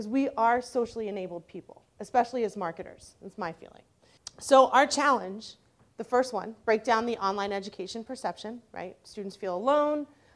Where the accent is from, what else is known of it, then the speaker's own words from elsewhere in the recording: Philadelphia, Pennsylvania, United States; I'm from Philadelphia.